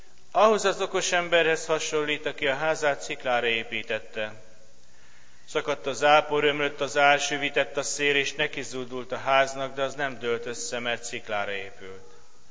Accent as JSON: {"language": "Hungarian", "country": "Hungary", "said": "neki köszönhetjük, hogy élünk, és hogy magyarok vagyunk"}